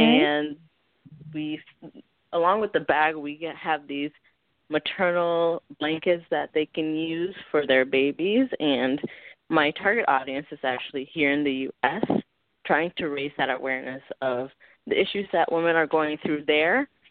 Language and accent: English; Minneapolis, Minnesota, United States; I'm from Minneapolis, Minnesota.